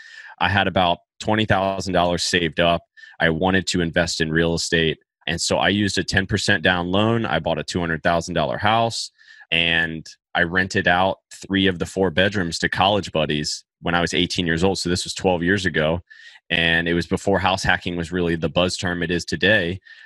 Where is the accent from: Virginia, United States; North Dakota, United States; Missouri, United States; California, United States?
Virginia, United States; Virginia Beach; fast forward to now, I'm fixing, flipping, and wholesaling in San Diego, Tucson, Arizona, and in my hometown, Virginia Beach, Virginia.